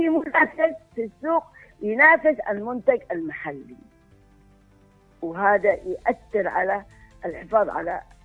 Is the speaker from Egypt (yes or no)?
no; Yemen; بتقلل من البطاله الموجوده عندنا في اليمن